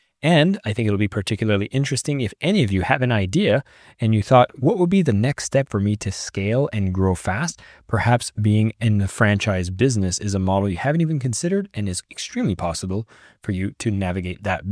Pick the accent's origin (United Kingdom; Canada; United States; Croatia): Canada; I'm from Canada.